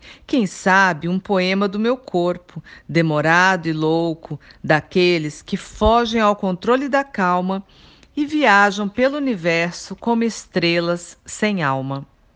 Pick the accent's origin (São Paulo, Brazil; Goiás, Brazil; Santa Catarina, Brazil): São Paulo, Brazil; Santos; eu sou da cidade de Santos, no litoral de São Paulo